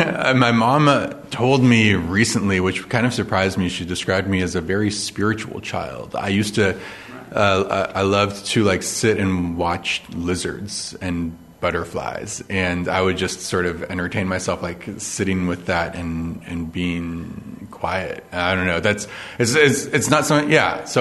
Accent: California, United States; I grew up in Silicon Valley.

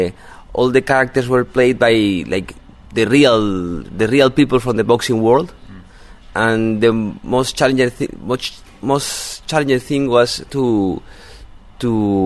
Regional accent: Cartagena, Bolívar, Colombia; Actually, I'm from Cartagena, and Cartagena used to be the boxing capital of Colombia.

